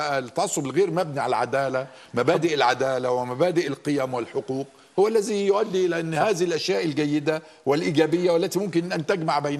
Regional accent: Egypt; وكوني أنا مصري

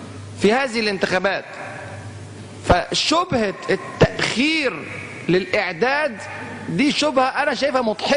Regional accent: Egypt; عندنا في مصر

